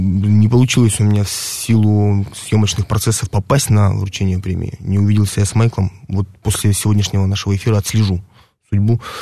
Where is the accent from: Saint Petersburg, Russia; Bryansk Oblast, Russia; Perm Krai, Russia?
Perm Krai, Russia; Perm; на Хохряково, в том самом родном месте, где мы, собственно, выросли, в Перми, Хохрячка, так называемый райончик